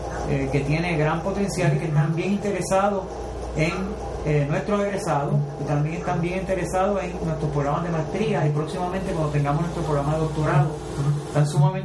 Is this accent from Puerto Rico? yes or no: yes; Puerto Rico; vienen a Puerto Rico y adelantan los ciclos de siembra, porque en nuestro país, pues gracias a nuestra temperatura y clima